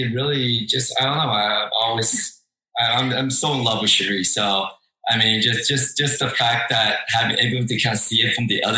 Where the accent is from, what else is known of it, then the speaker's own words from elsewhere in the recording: Texas, United States; You know, it's like my home state.